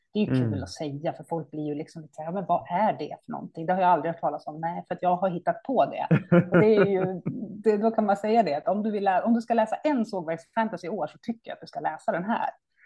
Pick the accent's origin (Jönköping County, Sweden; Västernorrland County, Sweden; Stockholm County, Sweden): Västernorrland County, Sweden; Sundsvall; Men jag är en författare från Sundsvall, så jag har en stadig Norrlands koppling i mitt författarskap.